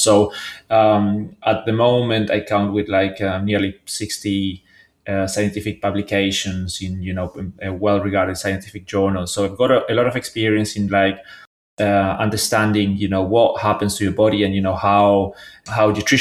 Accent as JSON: {"language": "English", "country": "Argentina", "also_born_or_lived": "Australia", "said": "So I'm originally from Argentina, trained as a biologist over there"}